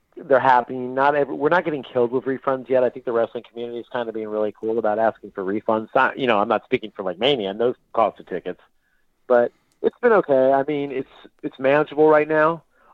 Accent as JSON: {"language": "English", "town": "Tampa", "region": "Florida", "country": "United States", "said": "I mean, I'm from Tampa, so, like, everything here is just shut down."}